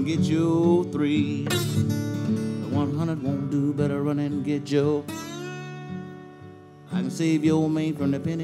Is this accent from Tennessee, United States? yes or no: yes; Memphis, Tennessee, United States; was a great blues man out of my hometown of Memphis, Tennessee.